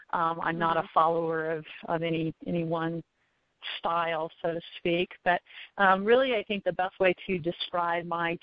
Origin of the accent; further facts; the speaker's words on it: Florida, United States; now in Colorado, United States; I actually grew up in Florida, although I've lived the last 25 years in Colorado. I grew up riding on the Hunter Jumper Circuit in Florida.